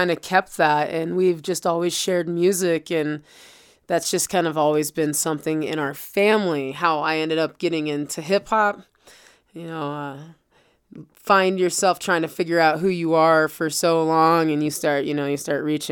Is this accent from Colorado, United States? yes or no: yes; Loveland, Colorado, United States; I am from Loveland, Colorado.